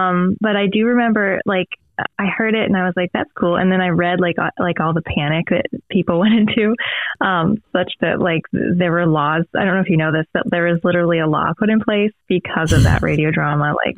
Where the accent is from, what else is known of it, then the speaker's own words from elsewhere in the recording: Pennsylvania, United States; also born or lived in West Virginia; So I am from Pennsylvania, originally born in West Virginia, but lived in Pennsylvania pretty much my whole life.